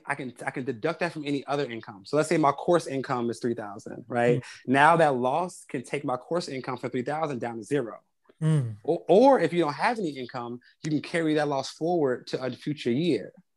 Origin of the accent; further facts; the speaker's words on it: Chicago, Illinois, United States; So like, you know, the community, I grew up on the South Side of Chicago.